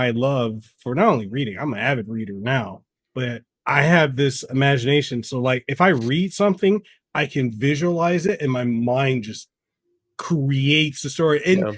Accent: Samoa; first language Samoan; English is a second language; English is not my first language. Actually, my first language is Samoan.

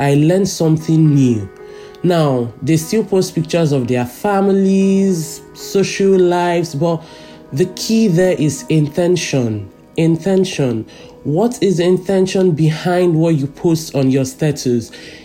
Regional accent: Nigeria; now in London, United Kingdom; I'm Nigerian

